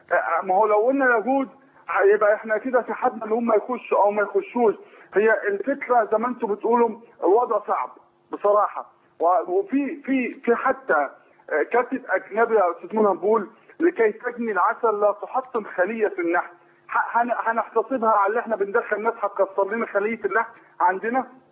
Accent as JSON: {"language": "Arabic", "country": "Egypt", "said": "احنا كمصريين"}